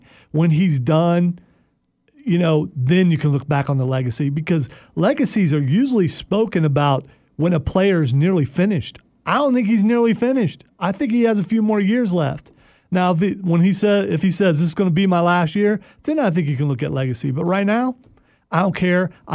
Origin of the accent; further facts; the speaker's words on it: Ohio, United States; you know I'm also from Ohio, so I'm a Buckeyes fan.